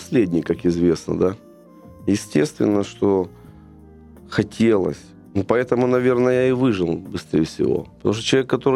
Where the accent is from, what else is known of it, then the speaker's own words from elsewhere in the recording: Crimea, Ukraine; Тем более я из Крыма, а там как бы достаточно большое количество всегда было вокруг этого.